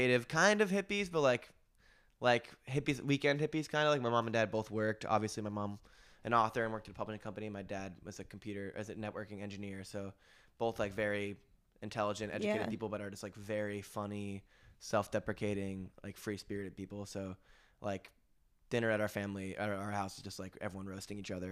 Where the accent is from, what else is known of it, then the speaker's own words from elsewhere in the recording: Hanover, New Hampshire, United States; also born or lived in Stratford; So I was born in Stratford, and it's a town of about 1,000 people, very small, but it's about an hour away from any like really major civilization. So we moved to Hanover, which is like 45 minutes from Stratford, and went to Hanover High School